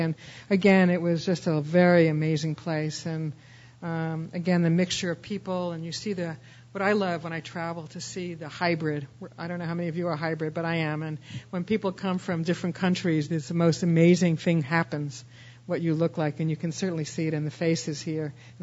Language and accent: English; New York, United States; And I grew up in New York, and there were places on the map that was Lynbrook and Brooklyn and other places that exist in the East Coast